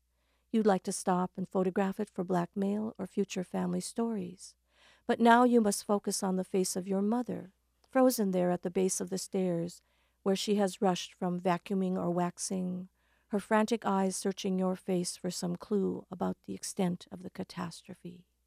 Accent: North Dakota, United States; This is a poem about growing up in North Dakota and on the farm.

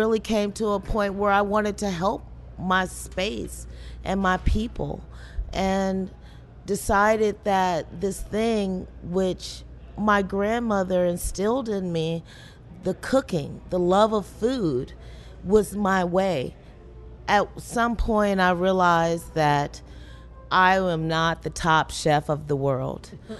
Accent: Meridian, Mississippi, United States; I was born in Meridian, Mississippi, to a single mother.

